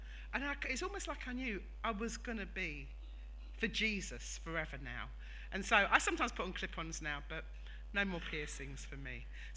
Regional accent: Antigua & Barbuda; born there; My dad was from the West Indies, from Dominica, and I was born in Antigua. And then I married a Nigerian

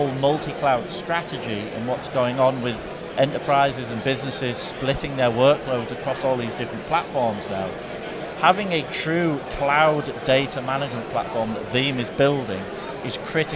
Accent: England, United Kingdom; moved away as an adult; also born or lived in California; now in Texas, United States; I was born and bred in England, but then I escaped to the Bay Area, yeah.

